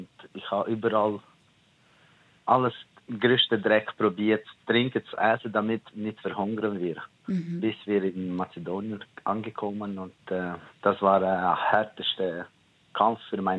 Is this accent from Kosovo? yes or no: yes; Kosovo; now in Switzerland; in Kosovo bin ich aufgewachsen.